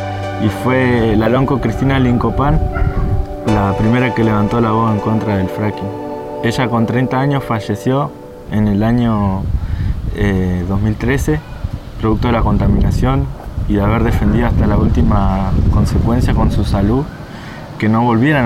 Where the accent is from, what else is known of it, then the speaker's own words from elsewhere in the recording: Neuquén, Argentina; soy Kona del Lof nehue mapu, de la zona del Traunco de la Confederación Mapuche de Neuquén.